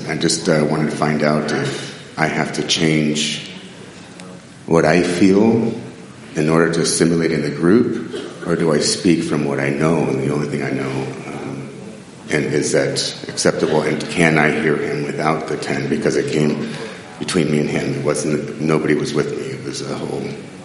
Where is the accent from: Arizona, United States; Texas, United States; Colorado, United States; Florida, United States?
Arizona, United States; from Arizona.